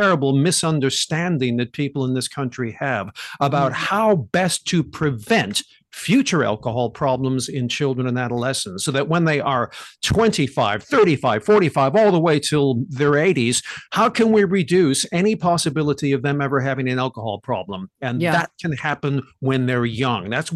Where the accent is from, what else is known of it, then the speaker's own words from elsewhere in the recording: United States; I noticed as an American